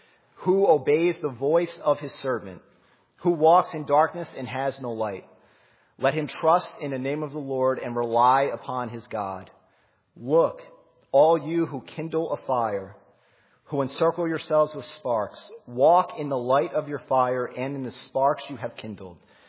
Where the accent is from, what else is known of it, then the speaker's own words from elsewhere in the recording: New Jersey, United States; So we're from New Jersey. And never been up to Long Island.